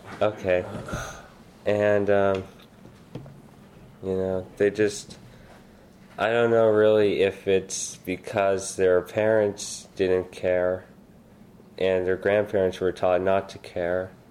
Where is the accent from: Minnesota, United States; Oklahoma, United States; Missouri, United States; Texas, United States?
Texas, United States; Austin; from Austin, Texas